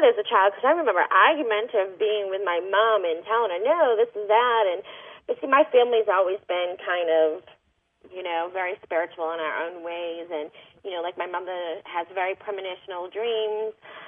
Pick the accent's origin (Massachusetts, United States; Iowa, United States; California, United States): Massachusetts, United States; I was raised Catholic in Massachusetts because I was raised in an Italian family, American family